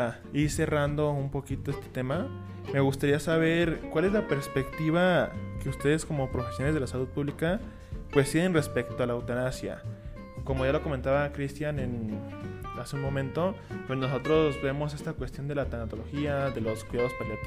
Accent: Mexico; la falta de educación y de conciencia que nosotros como mexicanos tenemos

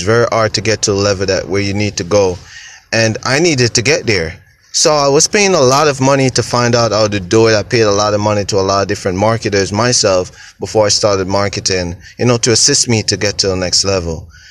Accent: Jamaica; You know, I'm from Jamaica, right? And I was born in a place where every day I hear gunshots.

